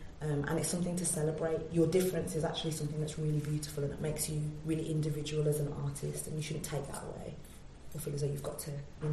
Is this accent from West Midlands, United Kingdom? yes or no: yes; Birmingham, West Midlands, United Kingdom; I'm from Birmingham. I didn't say also I'm of West Indian background. So my mum is Jamaican, my dad is Vincentian, which is a tiny island next to like St. Lucia. So I'm West Indian